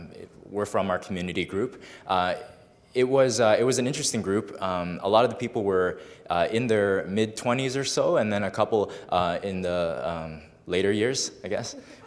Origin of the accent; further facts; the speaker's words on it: Scarborough, Ontario, Canada; I didn't grow up in a Christian home. I grew up in Scarborough with my family and my mom and dad and my one younger sister.